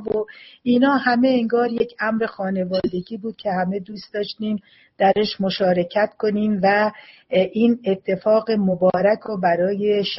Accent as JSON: {"language": "Persian", "region": "Kermanshah", "country": "Iran", "tie": "born or raised there", "said": "گفتم که اگه میشه من تو کتابخانه اینجا کار کنم تو شهر خودم کرمانشاه"}